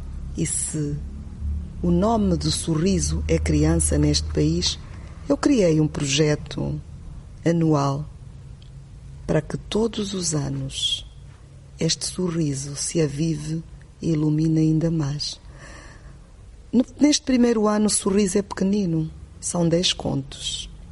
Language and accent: Portuguese; Angola; Eu sou angolana, não posso deixar de afirmar isso, porque eu vivo isso realmente.